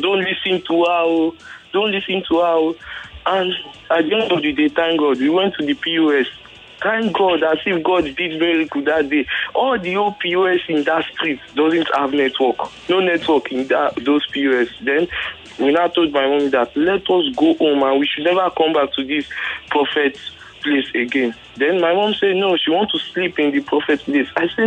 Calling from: Ikorodu, Lagos, Nigeria; I'm calling from Ikorodu.

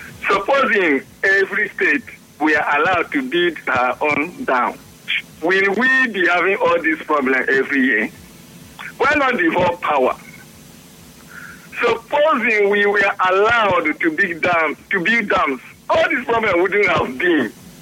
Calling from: Owerri, Imo, Nigeria; calling from Owerri.

